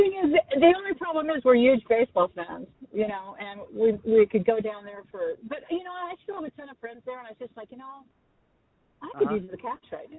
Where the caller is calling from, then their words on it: California, United States; I'm calling from Northern California.